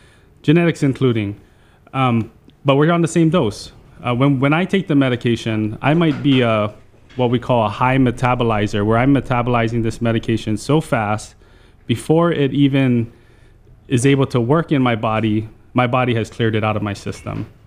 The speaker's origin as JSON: {"language": "English", "region": "Hawaii", "country": "United States", "tie": "born or raised there", "said": "I do. But born and raised in Hawaii."}